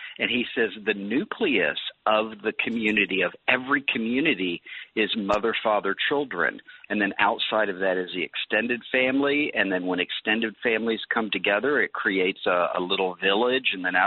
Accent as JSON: {"language": "English", "region": "Florida", "country": "United States", "tie": "born or raised there", "said": "I grew up in Florida, so I am an ocean guy, but you know what? I'm a mountain guy as well."}